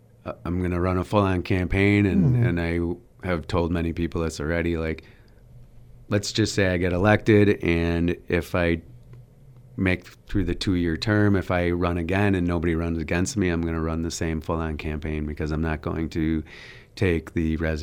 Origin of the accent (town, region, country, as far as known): New Berlin, Wisconsin, United States; born or raised there; also born or lived in Milwaukee